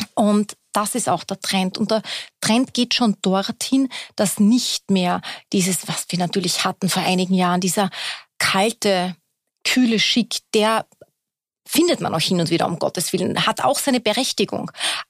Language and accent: German; Austria; Das ist Herzlichkeit, wird bei uns in Österreich groß geschrieben, wenn es um das Gastgebertum geht.